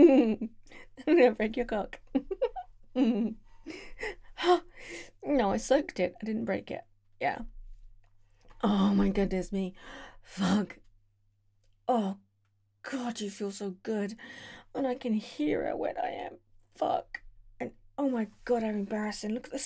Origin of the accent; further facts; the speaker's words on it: United Kingdom; No, I'm always this polite. I'm British. What do you expect?